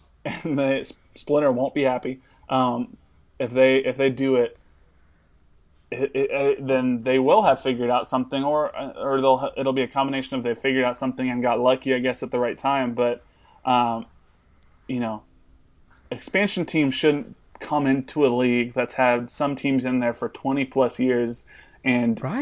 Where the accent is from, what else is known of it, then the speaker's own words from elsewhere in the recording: Los Angeles, California, United States; Technically, I'm from LA, but still one of the more pale people you'll ever meet in your life.